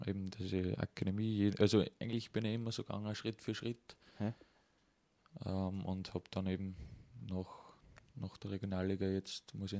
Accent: Eferding, Upper Austria, Austria; born there; Ich bin kein gebürtiger Linzer, ich bin ein gebürtiger Everdinger. Die kleinste Bezirkshauptstadt in Österreich, in Oberösterreich.

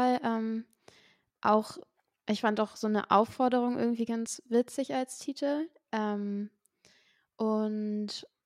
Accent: Hamburg, Germany; Ich komme aus Hamburg und mache Indie, Folk, Indie-Pop und ja.

